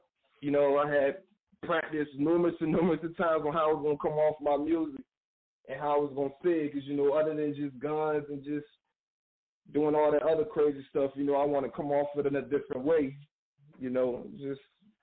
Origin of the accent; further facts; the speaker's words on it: Norfolk, Virginia, United States; Small town. You know, a lot of crazy shit that happened around here, but, you know, you got to move forward on that. It's good growing up around here, man.